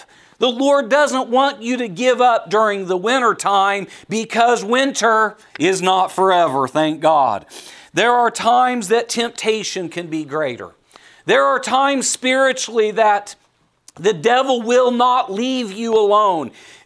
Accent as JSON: {"language": "English", "region": "Oregon", "country": "United States", "tie": "born or raised there", "said": "You know, I grew up in Oregon, so when we have those dark, cloudy days, I'm at home."}